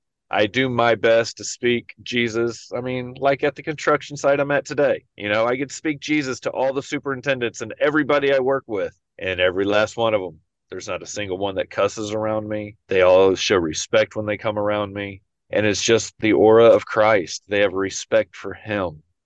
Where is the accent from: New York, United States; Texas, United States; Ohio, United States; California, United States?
Texas, United States; I was born and raised in Texas. We have moved to Tennessee about 15 years ago.